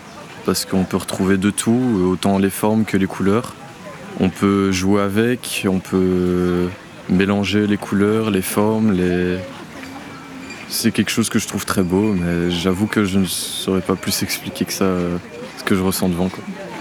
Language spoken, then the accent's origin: French; Soignies, Wallonia, Belgium; Je viens de Soigny, une ville dans la province du Hainaut.